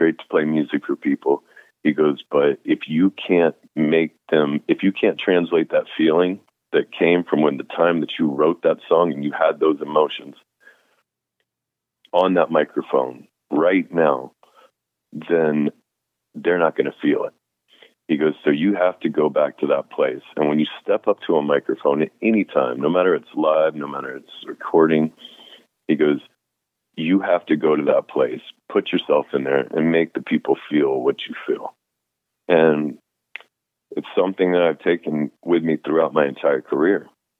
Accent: Jacksonville, Florida, United States; we grew up in Jacksonville together.

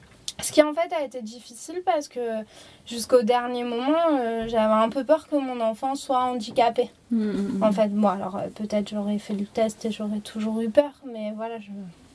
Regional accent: Bourgogne-Franche-Comté, France; Chez nous, dans la Nièvre, là où mes parents vivaient

